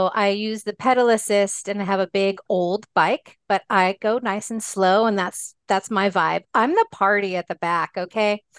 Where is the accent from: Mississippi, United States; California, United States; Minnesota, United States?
California, United States; also born or lived in Seattle; So when I moved from Seattle after my diagnosis back down to California, where I was born and raised, I started writing in Bike MS Bay to Bay.